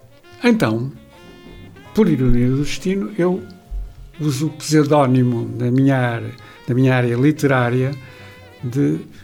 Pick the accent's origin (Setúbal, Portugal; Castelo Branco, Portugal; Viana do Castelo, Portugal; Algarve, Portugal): Viana do Castelo, Portugal; Barroselas; eu sou daqui de perto, sou aqui de Barroselas. Ah, eu sou de Barroselas.